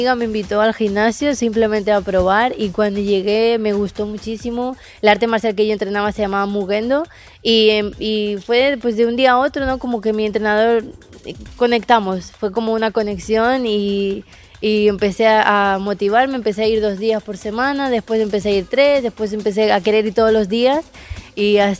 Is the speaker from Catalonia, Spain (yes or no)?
yes; Castelldefels, Catalonia, Spain; es argentino, igual que la mitad de mi familia, y él vivía en mi ciudad, en Castelldefels